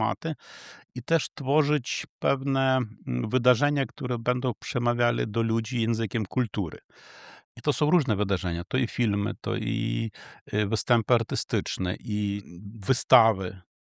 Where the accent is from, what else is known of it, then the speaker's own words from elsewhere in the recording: Ukraine; now in Poland; Ale na zawsze w sercu będę Ukraińcem. Ja łączę te dwie tożsamości. Jestem Europejczykiem, jestem Ukraińcem.